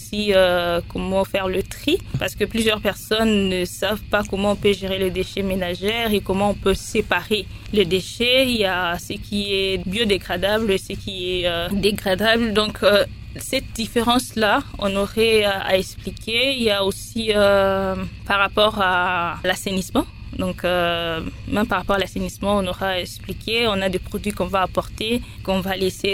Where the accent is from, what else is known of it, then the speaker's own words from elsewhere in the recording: Lubumbashi, Haut-Katanga, DR Congo; Je viens de Lumbashi